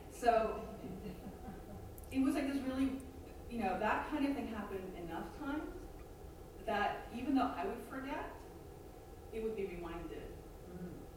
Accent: New York City, New York, United States; I grew up very modestly in Queens, New York.

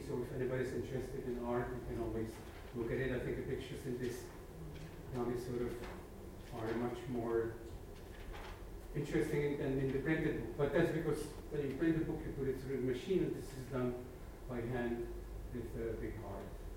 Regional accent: Prague, Czechia; English is a second language; moved away; They say, where are you from? I said, I'm from the country which doesn't exist anymore. And they say, what country is that? And it was a country of Czechoslovakia.

